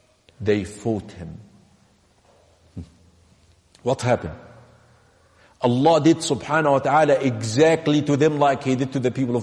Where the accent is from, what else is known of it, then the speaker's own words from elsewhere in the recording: Mecca, Makkah Province, Saudi Arabia; Except when they find out that you're from Quraysh. I'm from Mecca.